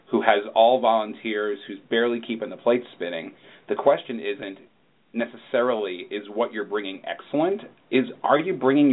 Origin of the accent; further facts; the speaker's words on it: New York, United States; I grew up in New York. I'm not necessarily a country music fan.